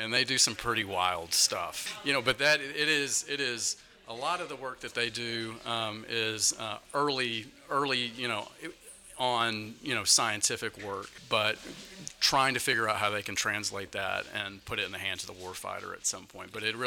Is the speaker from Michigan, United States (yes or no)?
no; Texas, United States; So I'm from the Dallas-Fort Worth area, and so I was up here doing a Washington semester at American University